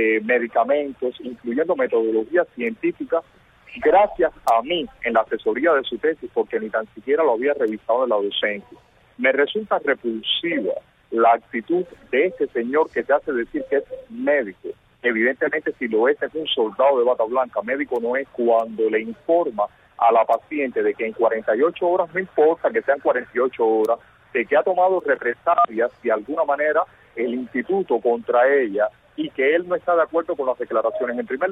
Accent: Cuba

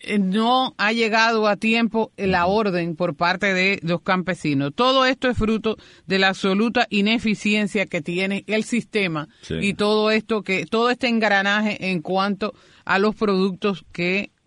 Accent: Río Blanco, Las Tunas, Cuba; born there; Soy de Oriente y de pura cepa. Bueno, y nací en Río Blanco, en la carretera de Puerto Padre.

